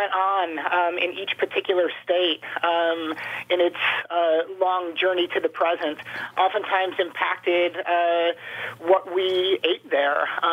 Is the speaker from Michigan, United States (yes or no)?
no; Chicago, Illinois, United States; When he found out I was from Chicago, a city which prizes its own version of the hot dog